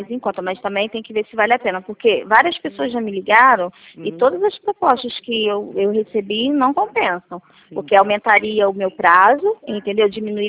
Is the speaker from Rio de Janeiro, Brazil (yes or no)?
yes; Nova Iguaçu, Rio de Janeiro, Brazil; Eu sou de Nova Iguaçu e sou funcionária de Mesquita.